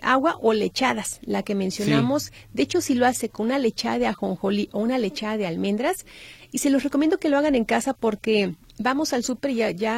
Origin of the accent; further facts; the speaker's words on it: Puebla, Mexico; Bueno, yo soy de Puebla, ya se maneja mucho el papalocalita.